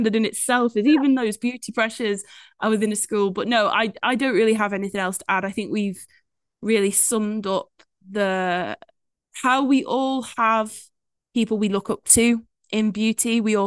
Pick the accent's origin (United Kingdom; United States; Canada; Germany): United Kingdom; West Midlands; because I'm from Shropshire.